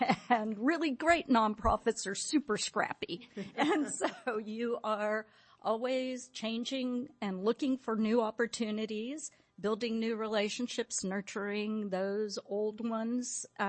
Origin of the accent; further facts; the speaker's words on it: Fort Worth, Texas, United States; now in Austin, United States; I came from Fort Worth many years ago, and the city did not support social services at all, and moving to Austin was mind-blowing to me